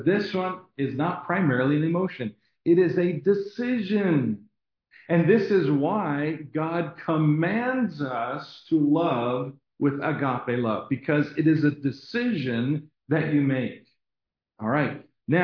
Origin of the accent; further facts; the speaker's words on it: Abington, Pennsylvania, United States; born there; I was born in Abington, Pennsylvania, right near Philadelphia.